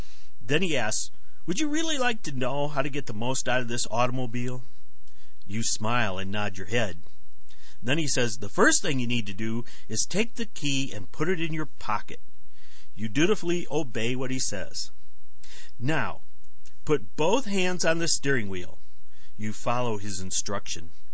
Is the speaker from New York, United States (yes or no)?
no; Detroit, Michigan, United States; I'm originally from Detroit, and everything there was centered around the auto industry.